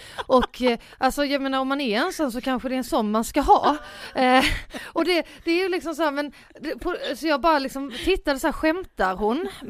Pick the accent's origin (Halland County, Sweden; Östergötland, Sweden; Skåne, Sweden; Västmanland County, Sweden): Skåne, Sweden; Båstad; när jag var hemma på Bjärehalvön och Båstad som jag kommer från, som är ju en ganska liten by.